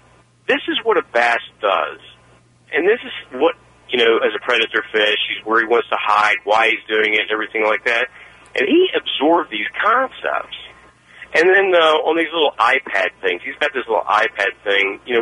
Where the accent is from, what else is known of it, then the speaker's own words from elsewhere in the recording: West Virginia, United States; I'm originally from West Virginia